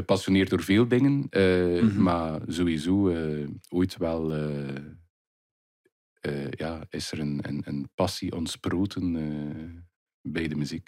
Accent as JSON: {"language": "Dutch", "town": "Voeren", "region": "Flanders", "country": "Belgium", "said": "want ik kom uit Veuren"}